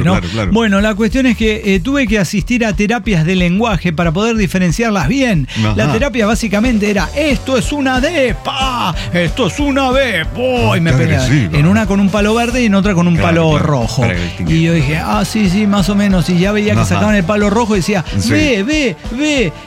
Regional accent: Bucaramanga, Santander, Colombia; born there; Y así, pero bueno, nací en Colombia.

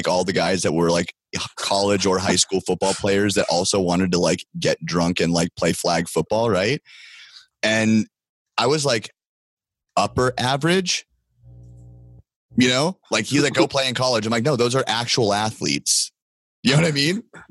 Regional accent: San Diego, California, United States; I grew up in San Diego. So I'm a very rare breed. I'm a born and raised San Diegan.

